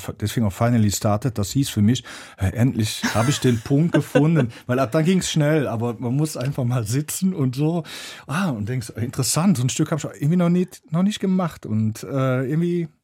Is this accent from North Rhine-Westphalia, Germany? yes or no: yes; Aachen, North Rhine-Westphalia, Germany; Kann man nicht überhören. Ich komme aus Aachen, genau.